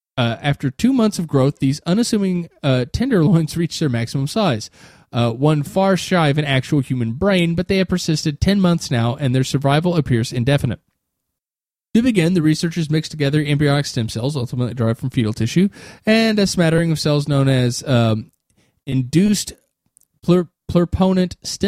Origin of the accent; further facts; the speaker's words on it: United States; A condition where he's Canadian, I'm American, I'm sorry.